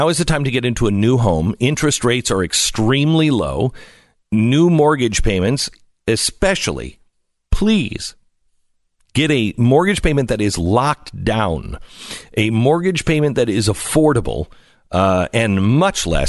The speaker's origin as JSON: {"language": "English", "town": "Mount Vernon", "region": "Washington", "country": "United States", "tie": "born or raised there", "said": "I grew up in the Seattle area, grew up in Mount Vernon, Washington."}